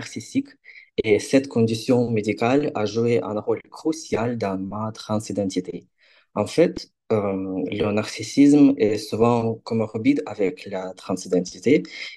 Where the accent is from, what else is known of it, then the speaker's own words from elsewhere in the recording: Ukraine; now in Bordeaux, France; je suis ukrainienne, j'ai 22 ans, j'habite à Bordeaux